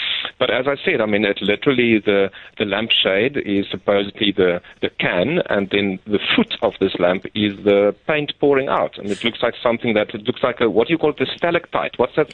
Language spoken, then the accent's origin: English; England, United Kingdom; I know it as Biffles Bay because I'm English